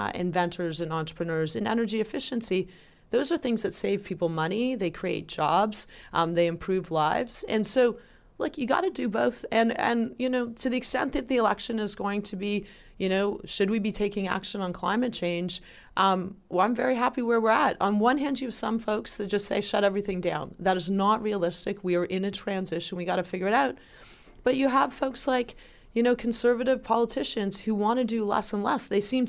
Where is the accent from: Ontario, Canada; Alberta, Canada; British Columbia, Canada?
Ontario, Canada; Hamilton; I'm from Hamilton originally, the Hammer, as we call it. We're pretty practical folks.